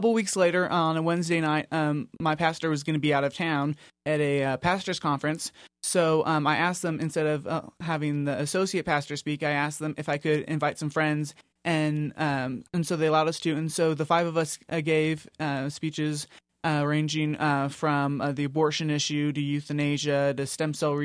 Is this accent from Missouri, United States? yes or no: no; Corpus Christi, Texas, United States; Well, I'm from Corpus Christi, Texas, and this past February, I competed in the Corpus Christi Right to Life Oratory Contest.